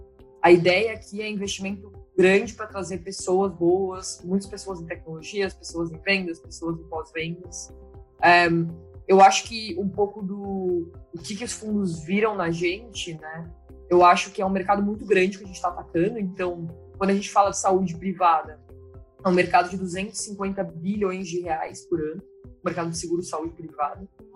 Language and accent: Portuguese; Brazil; né, sou filha de mãe brasileira e pai inglês, mas fui nascida e criada aqui no Brasil.